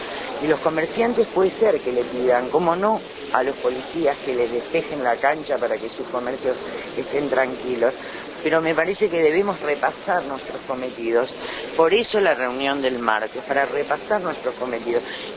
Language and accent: Spanish; Uruguay; soy una ciudadana uruguaya